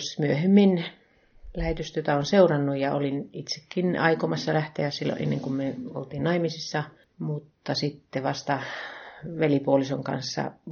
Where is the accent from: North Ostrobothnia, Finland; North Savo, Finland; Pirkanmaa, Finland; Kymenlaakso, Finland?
North Savo, Finland; Rautavaara; olen syntynyt tuolla Itä-Suomessa pienellä paikkakunnalla Rautavaaralla. Käynyt lukion Kuopiossa ja sitten opiskeluopettajaksi Savonlinnassa, kotitaloustekstiiliopettajaksi.